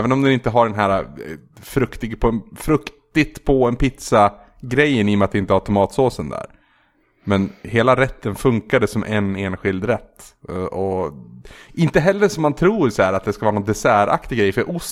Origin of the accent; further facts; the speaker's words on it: Gävleborg County, Sweden; De har ju liksom hela regionen där jag kommer ifrån.